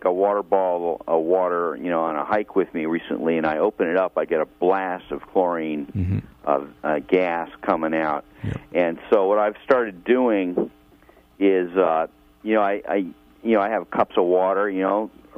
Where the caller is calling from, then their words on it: Crescent City, California, United States; Hi, I'm in Crescent City.